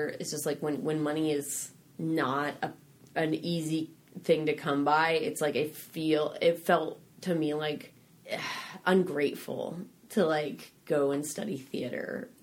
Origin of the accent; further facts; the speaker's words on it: Denver, Colorado, United States; now in Los Angeles, United States; I went home to, I'm from Denver. And then I saved up money and then packed up my little Jetta and drove on out